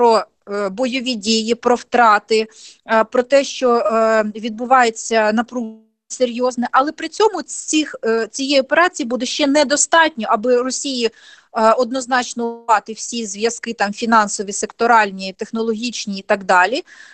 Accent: Luhansk Oblast, Ukraine; я родом зі Станично-Луганського району, я дуже добре уявляю, як це все на місцевості відбувається.

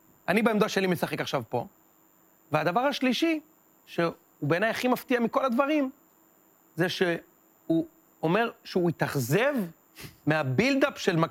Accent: Or Akiva, Haifa District, Israel; אני והוא גדלנו ביחד באור עקיבא.

